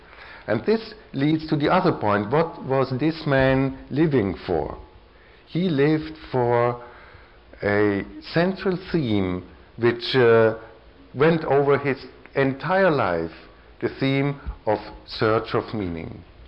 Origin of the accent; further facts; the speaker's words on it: Vienna, Austria; accent: Viennese; English is a second language; I hope you can follow my English and my Viennese accent